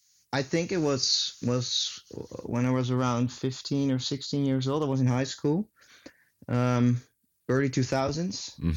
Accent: The Hague, South Holland, Netherlands; now in Amsterdam, Netherlands; I'm originally from The Hague. I live in Amsterdam now, but I am from The Hague.

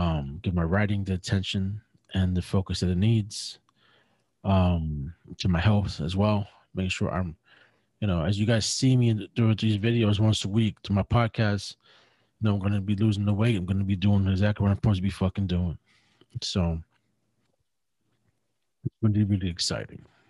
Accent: Brooklyn, New York, United States; To being honest about growing up in Brooklyn and how hard it is to grow up in a hood and live through it and survive it.

